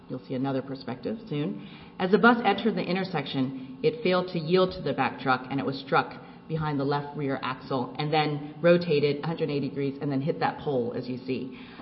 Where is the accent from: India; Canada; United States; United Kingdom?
United States; Texas; And here's a crash in Texas, my home state, which fortunately had no fatalities